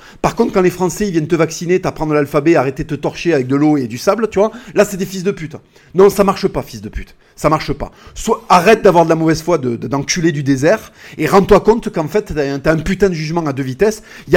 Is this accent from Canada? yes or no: no; Spain; Moi, je suis espagnol, je leur dis, oui, vous pouvez être fiers de ça